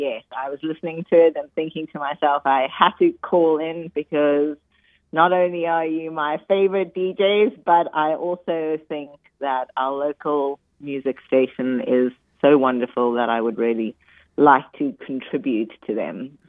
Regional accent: South Africa; now in Laguna Beach, United States; Ah, I'm a South African. So, but very much now a local Laguna Beach favorite.

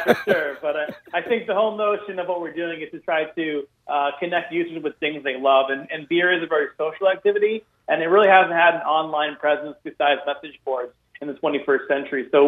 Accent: Massachusetts, United States; to Massachusetts, which is actually my home state where I was from.

